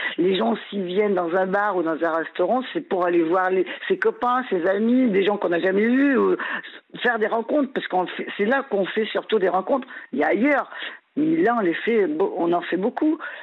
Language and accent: French; Algeria; born there; je suis pas née en France. Je suis née en Algérie.